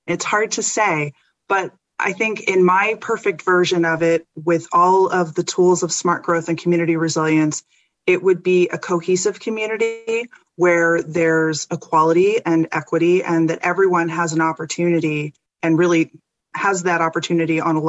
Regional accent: Lancaster, Pennsylvania, United States; I might be a little bit biased since it's my hometown, but I'd like to say the city of Lancaster is doing a lot of things right.

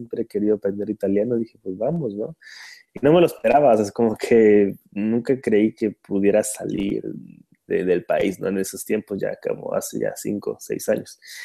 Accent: Tabasco, Mexico; soy de Tabasco, la gente que no sepa, como la salsa Tabasco, sí, exactamente, como la salsa. Es una ciudad, estado en el sur de México, ¿no?

